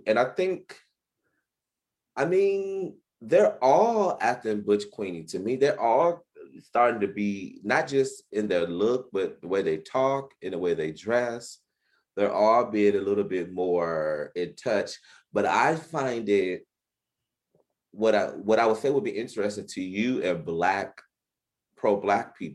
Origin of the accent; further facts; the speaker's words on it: Detroit, Michigan, United States; We grew up in Detroit.